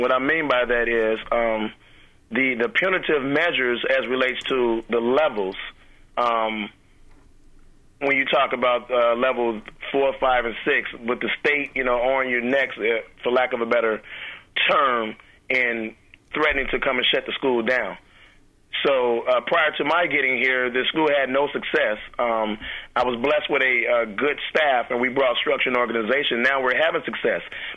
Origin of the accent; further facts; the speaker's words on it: Benton Harbor, Michigan, United States; The good thing about me, I am from Benton Harbor. I graduated in 1992.